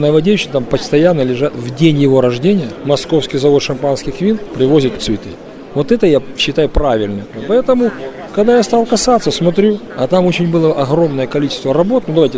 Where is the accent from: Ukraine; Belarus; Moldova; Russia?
Ukraine; Crimea; ну я крымчанин, там в пятом каком-то поколении, не знаю. Во всяком случае, я знаю, где мой прапрадед похоронен.